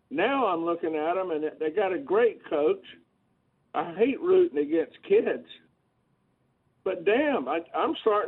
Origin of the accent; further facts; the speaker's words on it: Georgia, United States; even though I was born and raised in Georgia, and am a diehard Alabama fan.